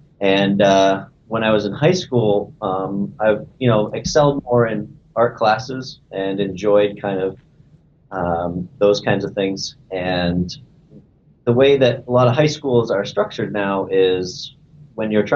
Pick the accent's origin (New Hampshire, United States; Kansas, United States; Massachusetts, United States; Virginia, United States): New Hampshire, United States; the reason I chose there is because I'm from New Hampshire, so proximity was close